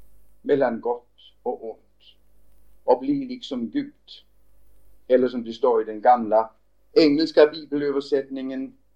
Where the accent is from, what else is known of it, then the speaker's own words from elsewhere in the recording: Denmark; Swedish is a second language; jag är dansk